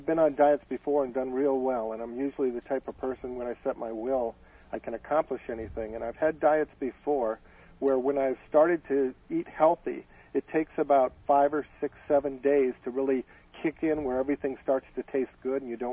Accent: Anaheim, California, United States; I'm from Anaheim Hills, and I own some retail stores.

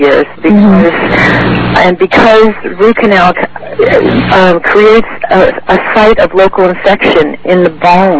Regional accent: New York, United States; now in California, United States; I'm originally from New York

